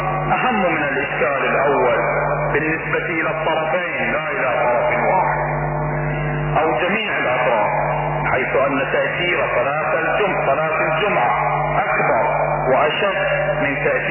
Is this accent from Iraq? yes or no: yes; Iraq; ونحن كشعب عراقي مسلم